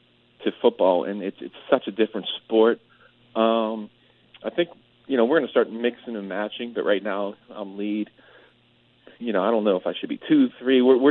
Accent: Pittsburgh, Pennsylvania, United States; So I grew up in Pittsburgh, not too far from Toronto.

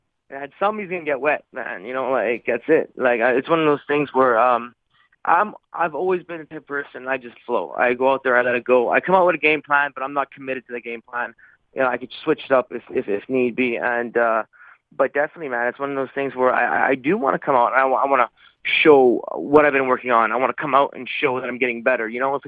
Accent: Canada; I do not, especially when I'm in Canada, I do not want to lose in front of my hometown fans.

